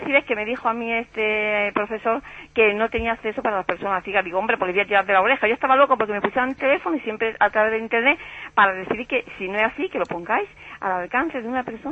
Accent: Melilla, Spain; moved away; aunque yo no soy de aquí, pero soy como si fuera de aquí porque llevo 46 años hace en agosto, yo soy de Melilla.

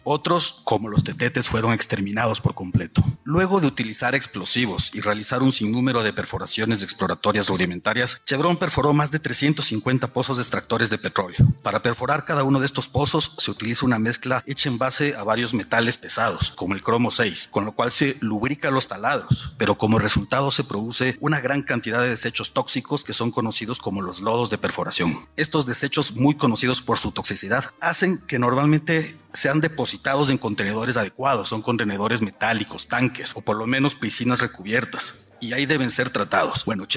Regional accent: Ecuador; muchas gracias. Soy un abogado ecuatoriano.

